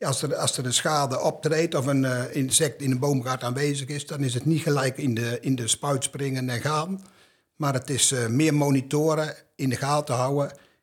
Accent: Deil, Gelderland, Netherlands; ik kom uit Deil.

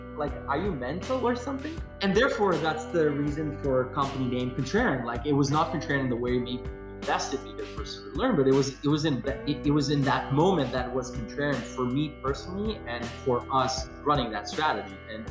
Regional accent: Lithuania; now in Glasgow, United Kingdom; I was born and raised in Lithuania, went to school here

